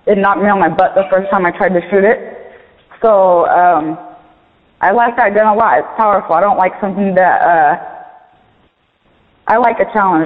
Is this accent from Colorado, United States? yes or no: no; New York, United States; now in Las Vegas, United States; I have family everywhere. I'm from New York originally. I live in Las Vegas right now. I'm planning on moving to LA actually.